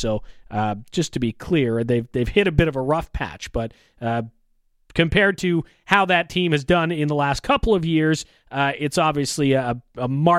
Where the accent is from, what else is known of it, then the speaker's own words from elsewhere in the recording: Belleville, Ontario, Canada; I also am a little bit surprised with my hometown team here in Belleville.